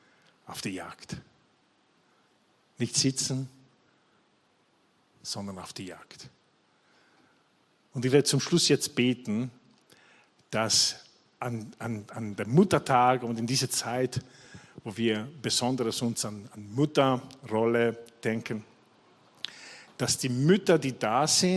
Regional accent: Italy; German is a second language; Überhaupt als Italiener, das ist ein Muss, jeden Sonntag.

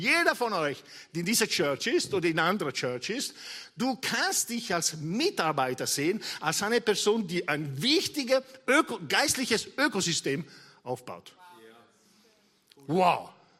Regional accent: Italy; Als Italiener geniere ich mich.

